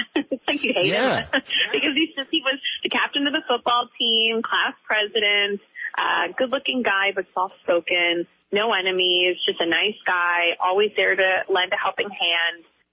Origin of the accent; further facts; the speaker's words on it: Dallas, Texas, United States; He's my fellow Texan. I grew up in Dallas.